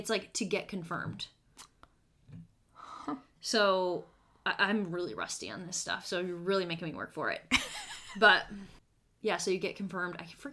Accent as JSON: {"language": "English", "region": "Minnesota", "country": "United States", "said": "I'm from Minnesota, so it's pretty normal. The churches I'm used to are like Lutheran and Catholic school."}